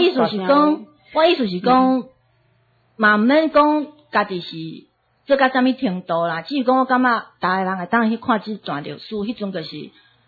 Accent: Taiwan; 所以我们台湾人要让他觉得很赞

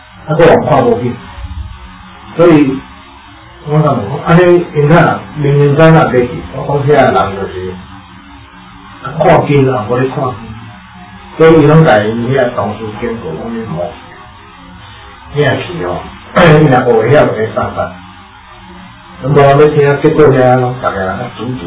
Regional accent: Taiwan

